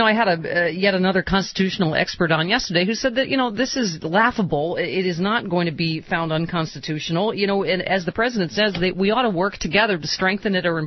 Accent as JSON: {"language": "English", "region": "New York", "country": "United States", "tie": "born or raised there", "said": "Yes. It's my home state."}